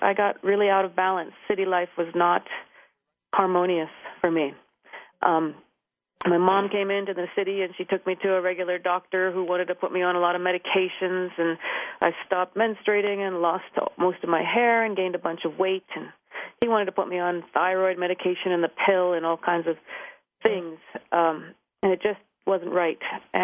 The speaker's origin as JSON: {"language": "English", "region": "Pennsylvania", "country": "United States", "tie": "born or raised there", "said": "I grew up in Pennsylvania, and I always wanted to be a veterinarian."}